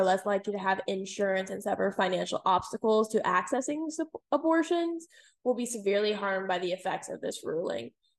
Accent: Texas, United States; You know, I'm from Texas, where abortion is banned at the 6-week mark

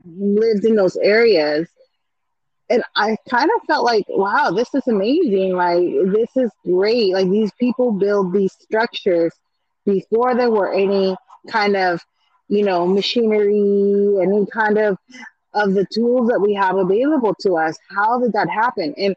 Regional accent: California, United States; I like to say that I'm a Californian, because I feel like California pretty much consists of a lot of us like that.

